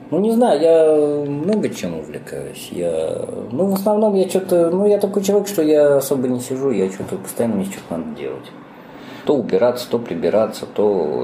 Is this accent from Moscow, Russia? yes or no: no; Saint Petersburg, Russia; Родился я в Санкт-Петербурге. Я человек детдомовский. У меня своих родителей не было. Меня бросили. Жил я в детском доме, потом на Шаумяна в интернате.